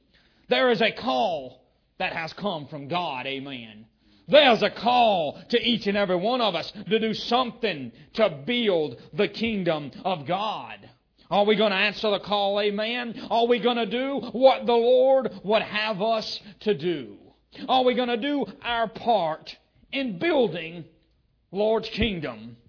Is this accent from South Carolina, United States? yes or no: yes; Greenville, South Carolina, United States; from the Greenville, Spartanburg, South Carolina area.